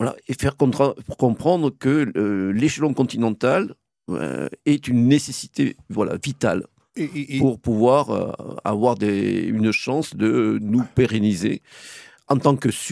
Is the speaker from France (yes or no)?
yes; France; ce qui me frappe en Italie, qui m'a frappé depuis très longtemps en tant que Français